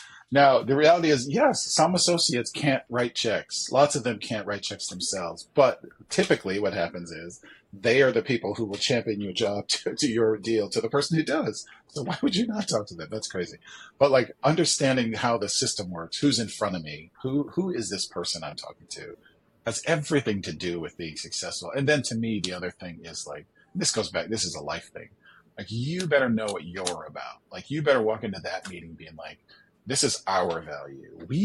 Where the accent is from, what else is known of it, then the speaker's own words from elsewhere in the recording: Buffalo, New York, United States; I'm from Buffalo originally, which is where I am now.